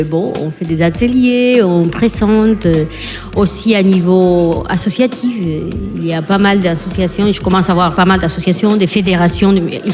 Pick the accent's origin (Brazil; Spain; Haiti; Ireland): Spain; moi je viens d'Espagne, mais en France c'est plutôt la même démarche